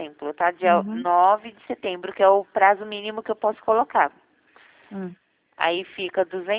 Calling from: Jundiaí, São Paulo, Brazil; Hoje, eu estou em São Paulo, eu falo de São Paulo, né? Eu estou no município de Jundiaí.

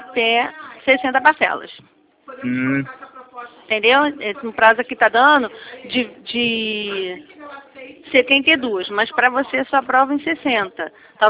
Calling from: Rio de Janeiro, Brazil; Eu falo do Rio de Janeiro.

